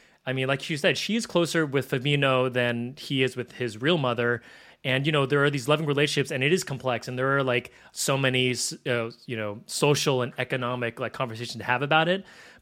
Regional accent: Philippines; so I'm Filipino and there's a very similar, you know, live-in babysitter, live-in housekeeper in the Philippines.

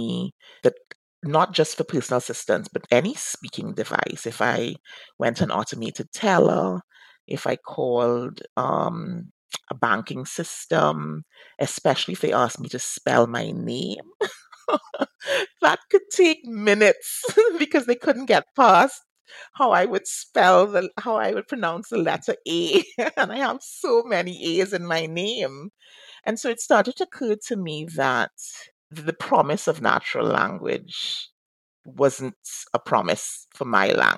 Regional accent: Trinidad & Tobago; I feel like I have to switch my accent to be understood, and I feel so inauthentic. Growing up in the Caribbean, and in Trinidad in particular

